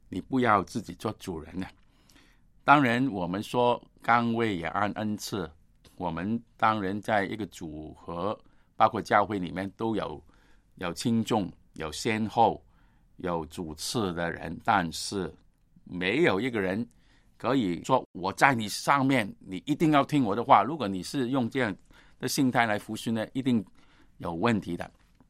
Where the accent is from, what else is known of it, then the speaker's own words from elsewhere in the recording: Guangdong, China; 我是广东人，广东人就是说